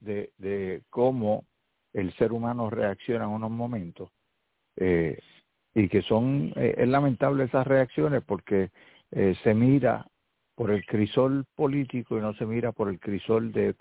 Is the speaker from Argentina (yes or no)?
no; San Lorenzo, Puerto Rico; al otro lado de la isla, en San Lorenzo, mi pueblo, se estableció un récord de lluvia